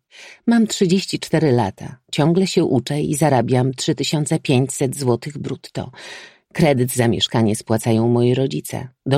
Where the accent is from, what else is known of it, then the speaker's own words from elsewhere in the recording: southern Poland, Poland; Pochodzę z małego miasta na południu Polski.